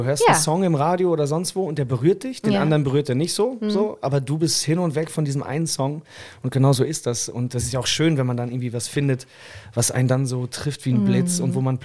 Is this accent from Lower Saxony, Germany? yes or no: no; Sendenhorst, North Rhine-Westphalia, Germany; Da gab es so einen Blumenladen bei uns in der Stadt Sendenhorst, wo ich herkomme.